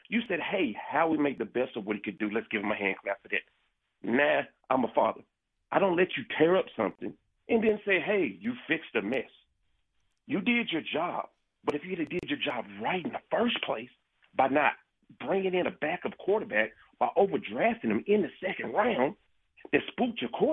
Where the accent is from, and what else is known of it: Arkansas, United States; born or raised there